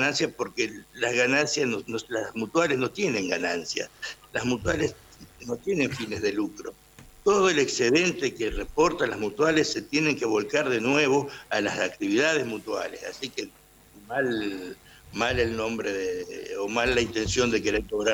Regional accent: Argentina; porque somos argentinos

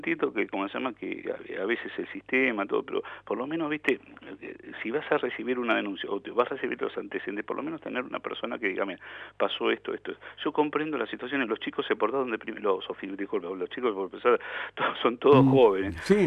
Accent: Ushuaia, Tierra del Fuego, Argentina; born there; also born or lived in Buenos Aires; yo soy nacido en Ushuaia, pero estuve estudiando en Buenos Aires

